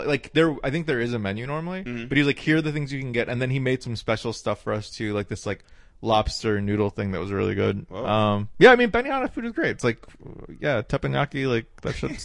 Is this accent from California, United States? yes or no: no; Knoxville, Tennessee, United States; growing up in Tennessee was good because it, like, shaped... Being a Korean kid in Tennessee, in Knoxville, forces you to learn how to get along with a lot of different people.